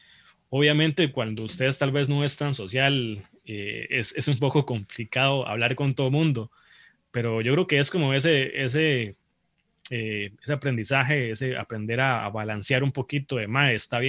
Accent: Costa Rica; a veces uno como costarricense, como latino, como muchísimas cosas, es capaz

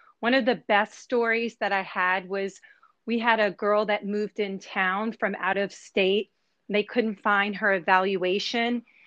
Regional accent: New Orleans, Louisiana, United States; I'm from New Orleans.

